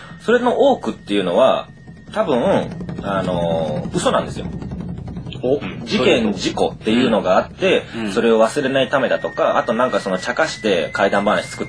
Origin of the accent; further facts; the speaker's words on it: Tsuyama, Okayama, Japan; その時なんかわかんないですけど地元の岡山、